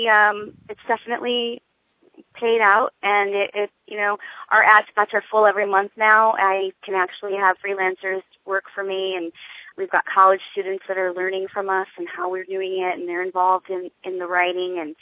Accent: Connecticut, United States; now in Seattle, United States; I know, but I'm from Connecticut, so what am I going to do?

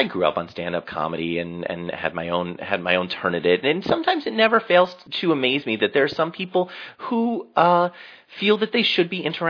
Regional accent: New Jersey, United States; just the way my mother raised me and the Emily Post way of life that I grew up in New Jersey

